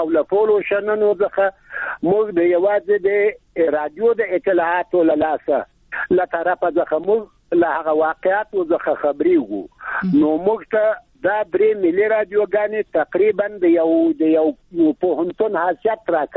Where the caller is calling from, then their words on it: Ghazni, Afghanistan; د غزنی د ولایت د ناوی د ولسوالینا